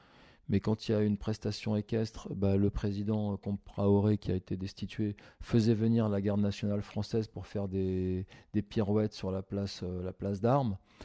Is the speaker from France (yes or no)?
yes; France; c'est ce qui est extrêmement dur pour nous en tant que Français